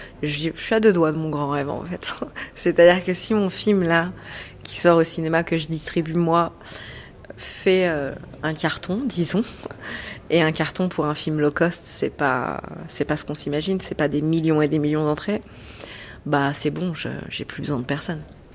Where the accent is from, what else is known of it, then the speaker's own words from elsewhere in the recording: Paris, Île-de-France, France; Alors que je suis parisienne.